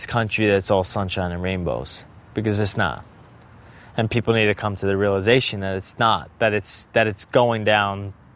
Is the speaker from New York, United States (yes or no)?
yes; West Babylon, New York, United States; I'm 31 years old. I was born in Bayshore at Southside Hospital. I grew up in West Babylon, New York.